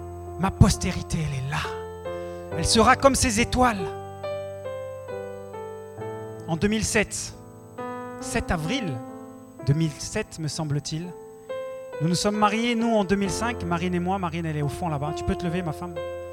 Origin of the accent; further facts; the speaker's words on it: Côte d’Ivoire; now in Europe; Tous les deux, on est en Côte d'Ivoire. On est ivoirien. Et ayant grandi en Afrique, on n'a pas les mêmes problèmes qu'il y a ici en Europe